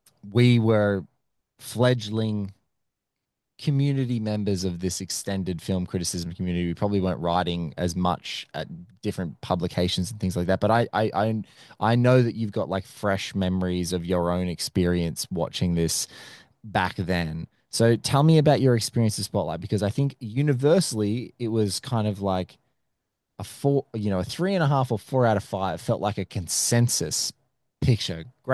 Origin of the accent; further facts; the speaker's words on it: New South Wales, Australia; I came from the Central Coast, which is, you know, an hour and a half north of Sydney when I grew up, and the Express Advocate I remember was the local newspaper at the time